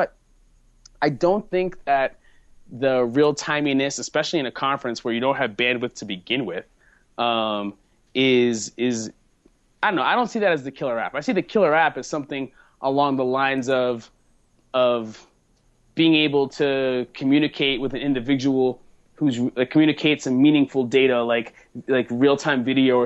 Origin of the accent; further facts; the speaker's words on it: Brooklyn, New York, United States; Hey, man, I'm from Brooklyn.